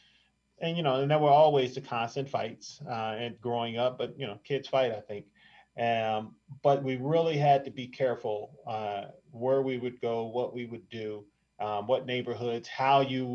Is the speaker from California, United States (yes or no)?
no; Chicago, Illinois, United States; I'm from Chicago.